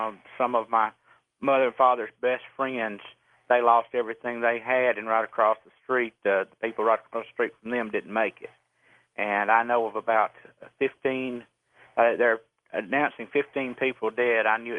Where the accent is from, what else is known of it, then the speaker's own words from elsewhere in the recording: Smithville, Mississippi, United States; born there; I was born in Smithville, Mississippi, which is the town that was hit by the F5 tornado at 205 miles an hour.